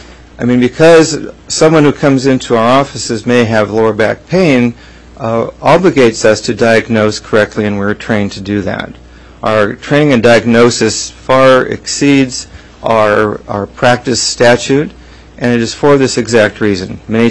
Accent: Juneau, Alaska, United States; also born or lived in Anchorage; I was born and raised in Juneau, just up here on 7th Street down from the Wickersham House. And my family moved to Anchorage after the earthquake in 1964.

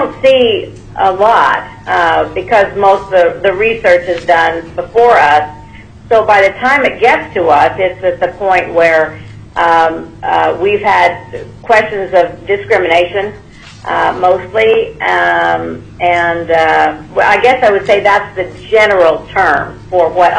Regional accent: Colorado, United States; born there; moved away as an adult; now in Alaska, United States; I was born in Colorado to a lawyer family, and I subsequently married one who brought me to Alaska in 1968.

